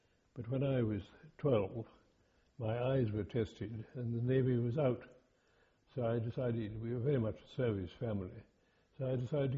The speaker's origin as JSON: {"language": "English", "town": "Rhu", "region": "Scotland", "country": "United Kingdom", "tie": "born there", "said": "I was born in Scotland in 1917."}